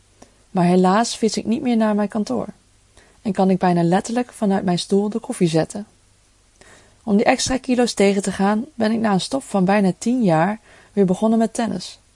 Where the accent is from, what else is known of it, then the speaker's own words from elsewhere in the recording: Gelderland, Netherlands; Ik kom uit een klein dorp in Apeldoorn-omgeving.